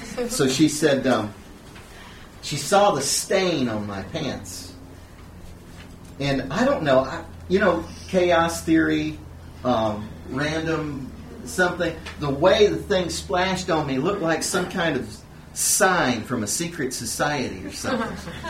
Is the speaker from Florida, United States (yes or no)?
no; Louisiana, United States; We're from Louisiana.